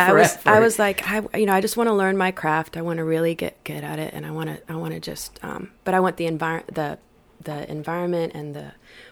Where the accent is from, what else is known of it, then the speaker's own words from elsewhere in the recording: St. Louis, Missouri, United States; So I'm from St. Louis, but I started playing music out in Fort Worth and Dallas in my 20s.